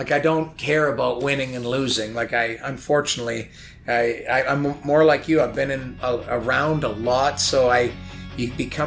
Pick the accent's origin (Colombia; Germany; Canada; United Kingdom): Canada; Edmonton, Alberta; So I grew up in Edmonton.